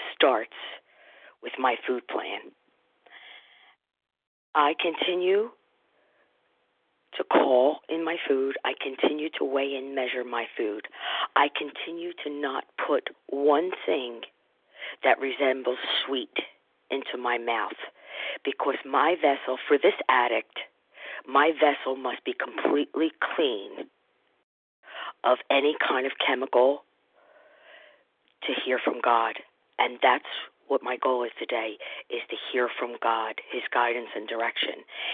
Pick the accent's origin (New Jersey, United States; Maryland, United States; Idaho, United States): New Jersey, United States; I'm a bulimic from New Jersey.